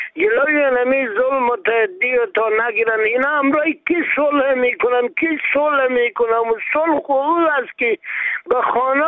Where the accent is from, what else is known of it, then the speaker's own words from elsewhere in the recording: Afghanistan; moved away; ما مسلمان هستیم، ما افغان هستیم.